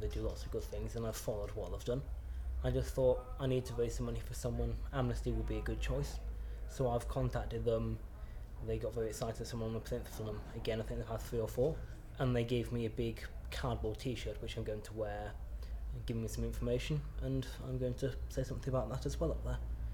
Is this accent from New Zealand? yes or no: no; Leeds, Yorkshire and the Humber, United Kingdom; also born or lived in London; I'm 19. I come from Leeds, so I've originally lived in London, moved about a bit.